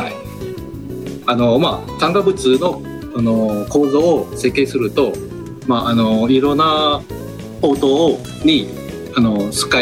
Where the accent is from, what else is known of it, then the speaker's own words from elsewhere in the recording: Malaysia; Japanese is a second language; now in Toyohashi, Japan; そうですね、マレーシアから来ました。